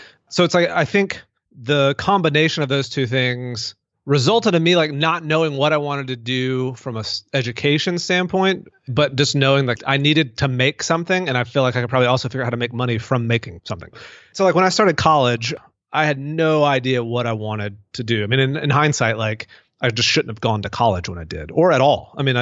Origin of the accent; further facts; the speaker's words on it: Mississippi, United States; moved away as an adult; also born or lived in Denver, Colorado; Yeah, so I grew up in Mississippi, went all the way through college, lived in Mississippi, and then got married in 2005, also graduated from college then. And then my wife and I moved to Denver, Colorado, just for kicks.